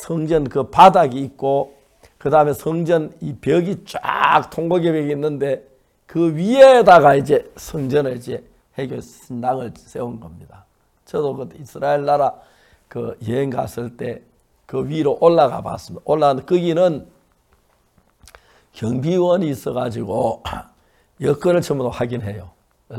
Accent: South Korea; 저는 한국인으로서

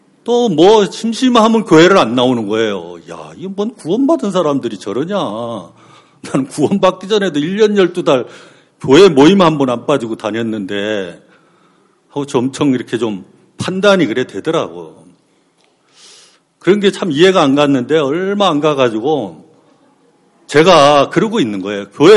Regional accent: Yanggu, Gangwon, South Korea; 저희 고향이 어딘 줄 아세요? 강원도 양구입니다. 양구.

